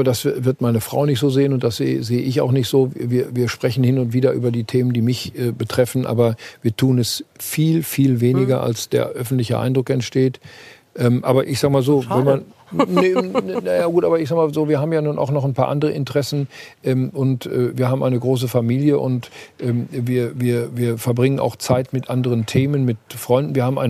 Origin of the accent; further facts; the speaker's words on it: North Rhine-Westphalia, Germany; Ich bin in der Nähe des Ruhrgebiets groß geworden.